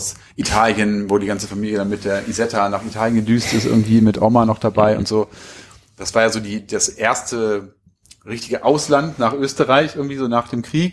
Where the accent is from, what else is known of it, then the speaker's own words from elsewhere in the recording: Hanover, Lower Saxony, Germany; Also wir kommen aus Hannover, Hildesheim ist 50 Kilometer oder sowas.